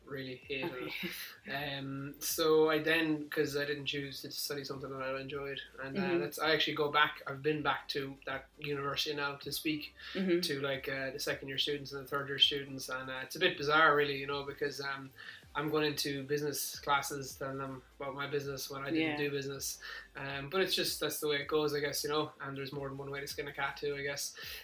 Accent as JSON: {"language": "English", "region": "Munster", "country": "Ireland", "tie": "born or raised there", "said": "So growing up in West Kerry, I suppose, is a little bit different to growing up anywhere else."}